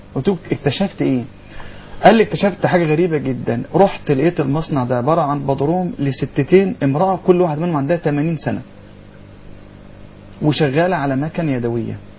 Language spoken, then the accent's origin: Arabic; Sandoub, Dakahlia, Egypt; النهارده عندنا احنا في قريتنا احنا حته اسمها سندوب